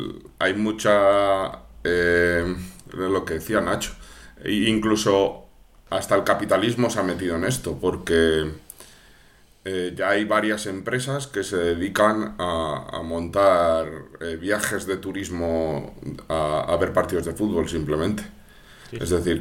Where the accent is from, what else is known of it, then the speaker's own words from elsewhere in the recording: Palencia, Castile and León, Spain; Yo soy de Palencia y mi equipo desapareció